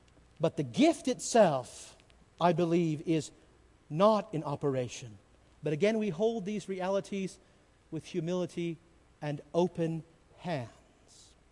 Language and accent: English; California, United States; Growing up in California, in the San Joaquin Valley, there were plenty of charismata.